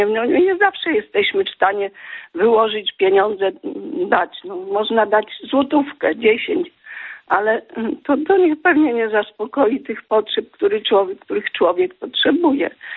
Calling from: Podlaskie Voivodeship, Poland; z Podlasia.

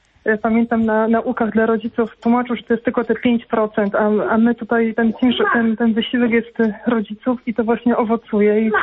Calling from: Poznań, Greater Poland Voivodeship, Poland; I u nas w Poznaniu, bo nie słuchałam od samego początku audycji, chciałam tylko powiedzieć, że u nas tą ideę wczesnej komunii świętej sługa Boży ksiądz Aleksander Woźny tak propagował w parafii świętego Jana Kantego w Poznaniu.

